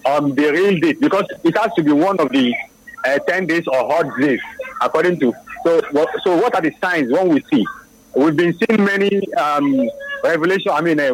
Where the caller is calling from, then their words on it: Alakoko, Lagos, Nigeria; I'm calling from Alakoko, Lagos.